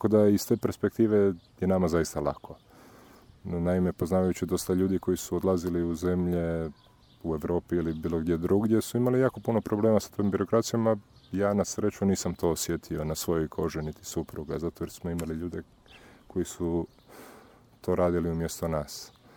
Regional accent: Pula, Istria County, Croatia; Ja sam prije par godina, pošto dolazim iz Pule

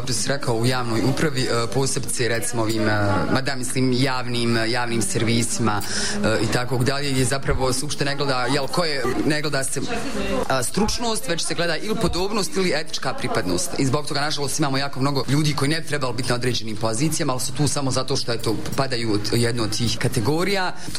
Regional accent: Bosnia & Herzegovina; Kao Bosanka i Hercegovka.

